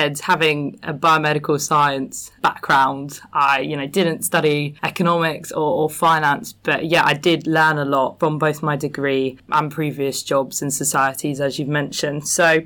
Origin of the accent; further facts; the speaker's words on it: South East England, United Kingdom; I grew up kind of in Greater South London, Surrey area, wanted to escape.